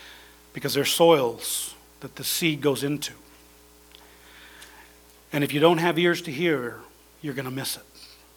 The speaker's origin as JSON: {"language": "English", "region": "Idaho", "country": "United States", "tie": "born or raised there", "said": "I grew up in Idaho. I know full well about this stuff."}